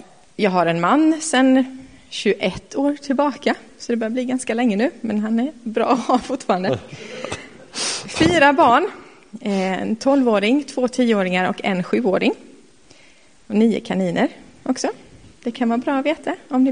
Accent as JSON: {"language": "Swedish", "town": "Gränna", "region": "Jönköping County", "country": "Sweden", "tie": "born or raised there", "lives_now": "Vaggeryd, Sweden", "said": "Jag växte upp i Gränna, by the sea som man säger, hemma."}